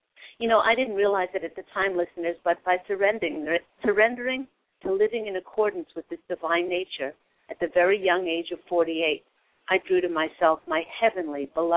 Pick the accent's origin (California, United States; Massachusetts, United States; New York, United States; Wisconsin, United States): New York, United States; born there; New York, New York. That's where I was born.